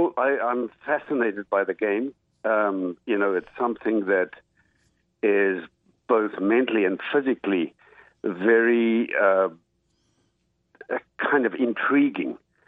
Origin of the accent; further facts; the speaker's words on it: South Africa; born there; I was born in South Africa.